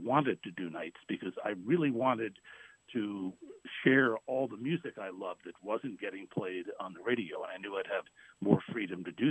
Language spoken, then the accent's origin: English; New Haven, Connecticut, United States; I grew up in New Haven. I went to Hill House. I went to Yale.